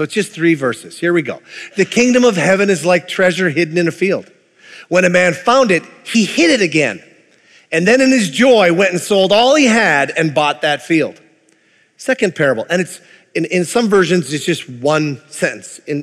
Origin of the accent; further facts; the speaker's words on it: Minnesota, United States; because I'm a Minnesotan and because it's the way my father raised me